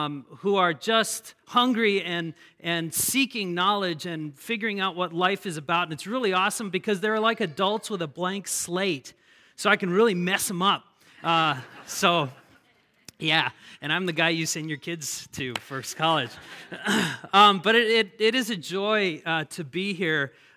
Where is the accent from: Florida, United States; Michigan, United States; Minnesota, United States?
Minnesota, United States; I'm from Minnesota